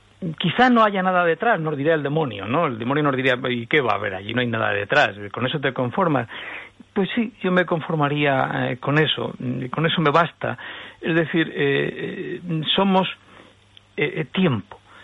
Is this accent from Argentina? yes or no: no; Spain; ese ataque a la nación, a lo que somos, a los españoles